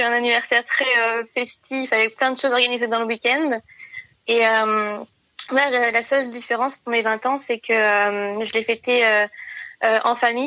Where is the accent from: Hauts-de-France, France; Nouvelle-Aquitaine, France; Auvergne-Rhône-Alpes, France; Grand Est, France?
Auvergne-Rhône-Alpes, France; Je suis partie de chez moi après. Quand j'ai eu mon bac, puisque j'ai fait 2 ans de prépa dans une grande ville à côté de chez moi, à Lyon.